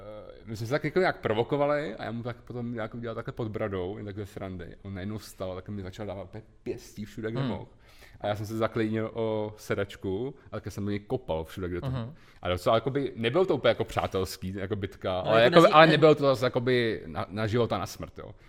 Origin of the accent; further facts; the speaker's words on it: Mladá Boleslav, Central Bohemian Region, Czechia; já ještě jak jsem z Malý Boleslavy, jako docela malého města, tak najednou mě se úplně rozevřel prostě ta vidina toho velkého světa